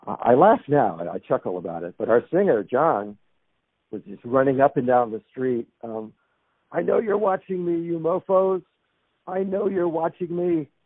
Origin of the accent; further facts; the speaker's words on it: Columbia, Maryland, United States; we're from Columbia, Maryland, you know, in the heart of Prince George's County.